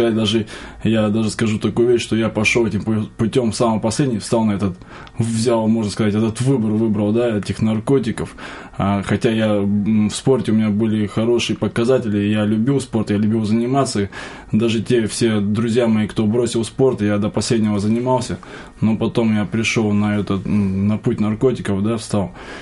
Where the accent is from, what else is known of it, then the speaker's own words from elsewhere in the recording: Surgut, Khanty-Mansi Autonomous Okrug, Russia; born there; Ну, я родился в городе Сургуте, это Ханты-Мансийский автономный округ, в семье благополучной.